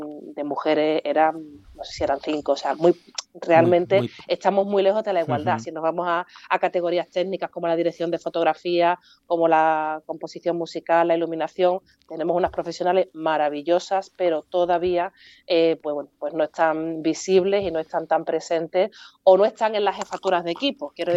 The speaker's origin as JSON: {"language": "Spanish", "region": "Andalusia", "country": "Spain", "said": "nosotras como asociación de mujeres que somos andaluzas, que somos pues casi 300 profesionales de toda Andalucía"}